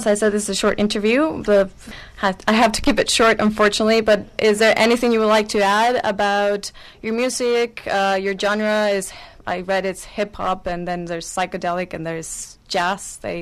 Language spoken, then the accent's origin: English; Mexico; accent: Mexican; English is a second language; It's my Mexican accent gets on the way sometimes.